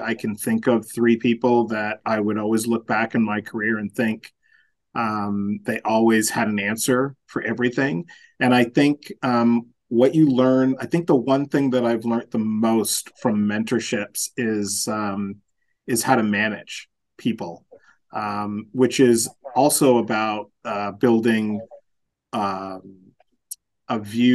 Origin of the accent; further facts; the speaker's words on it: Canada; moved away as an adult; also born or lived in Toronto / New York / London; now in Bermuda; Well, I'm a Canadian who basically moved to Bermuda about 6 years ago, but I've spent the majority of my career in Toronto, some stints in New York, a very short stint in London